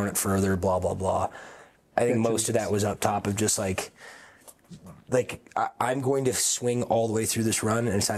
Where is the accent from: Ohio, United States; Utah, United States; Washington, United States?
Washington, United States; Seattle; I'm like, well, he went to Michigan, but we're both from Seattle.